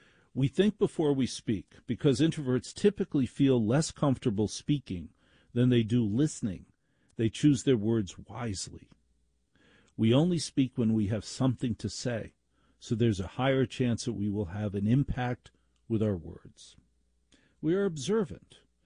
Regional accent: Maplewood, New Jersey, United States; I grew up in Maplewood, New Jersey.

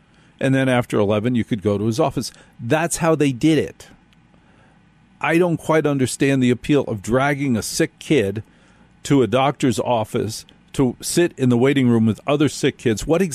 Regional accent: New Jersey, United States; when I was growing up in North Jersey.

